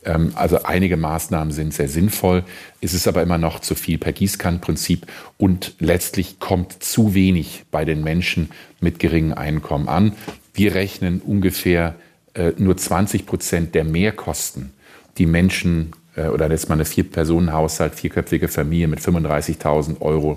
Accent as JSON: {"language": "German", "country": "Germany", "said": "Aber es ist jetzt die sehr harte Tour, wie wir als Deutsche lernen."}